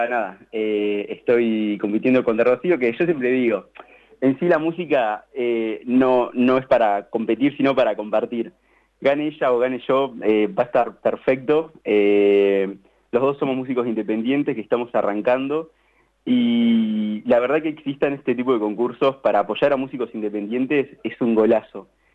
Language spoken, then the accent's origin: Spanish; La Dulce, Buenos Aires Province, Argentina; now in Tandil, Argentina; Yo soy de La Dulce. Me mudé acá a Tandil hace 3 semanas.